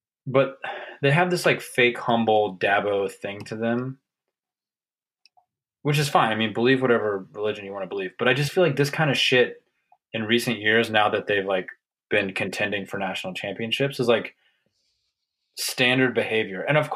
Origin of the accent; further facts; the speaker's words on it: the South, United States; And, you know, growing up in the South